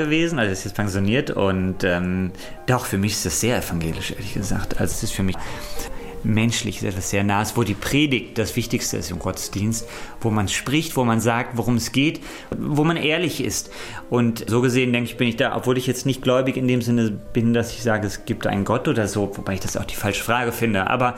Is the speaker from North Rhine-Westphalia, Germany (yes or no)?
yes; Bonn, North Rhine-Westphalia, Germany; Also ich bin ja in Bonn aufgewachsen, bin immer viel in Köln gewesen.